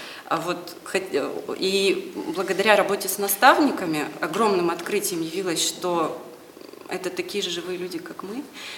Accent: Chelyabinsk, Chelyabinsk Oblast, Russia; я из Челябинска, 31 год, замужем, двое деток.

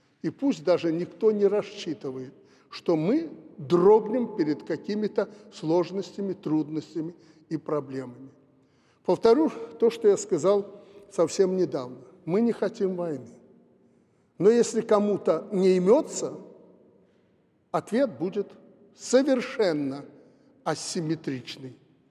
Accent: Belarus; Но то, что мы, белорусы и россияне, выстоим и выйдем из этой гибридной войны, это уже понятно.

